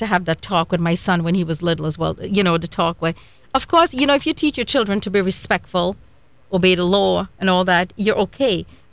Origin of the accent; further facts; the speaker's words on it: India; I mean, I'm Indian